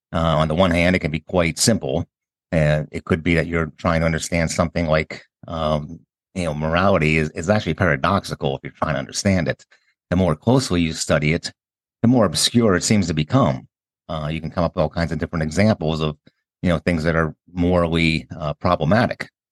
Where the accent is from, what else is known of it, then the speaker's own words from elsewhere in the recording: Pennsylvania, United States; Yeah, I remember that from growing up in Pennsylvania